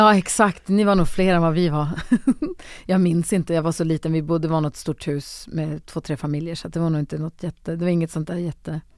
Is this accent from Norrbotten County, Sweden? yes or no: yes; Luleå, Norrbotten County, Sweden; also born or lived in Växjö; så föddes jag i Växjö, men vi flyttade upp till Luleå ganska tidigt.